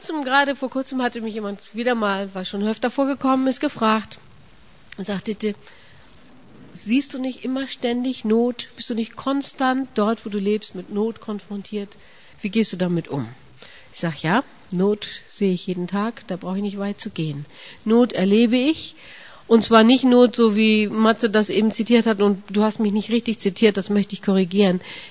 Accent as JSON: {"language": "German", "country": "Kenya", "moved": "yes", "lives_now": "Germany", "said": "Bei uns in Kenia sind es immer so mindestens 25, meistens aber über 30 Grad. Und wenn es dann etwas unter 20 geht, ist mir in Deutschland immer ganz furchtbar kalt. Nach 19 Jahren hat man sich daran gewöhnt."}